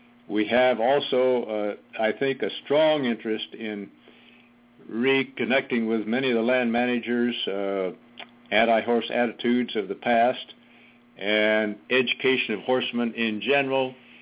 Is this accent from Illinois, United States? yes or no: no; Redding, California, United States; I grew up in Northern California, here in Redding.